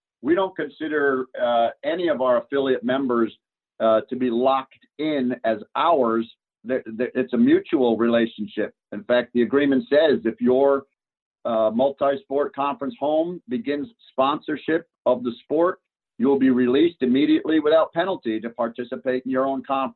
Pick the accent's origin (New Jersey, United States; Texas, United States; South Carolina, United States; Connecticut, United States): Connecticut, United States; I had not experienced lacrosse, even though growing up in Connecticut, New England had a lot of lacrosse, but I didn't play lacrosse.